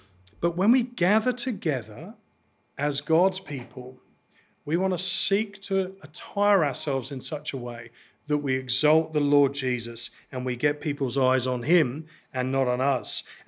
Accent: England, United Kingdom; That's a series that my wife and I get into because we're from England

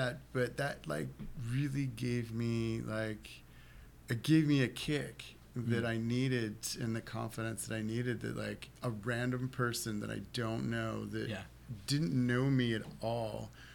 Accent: Altoona, Pennsylvania, United States; Honestly, so I grew up in Altoona, Pennsylvania.

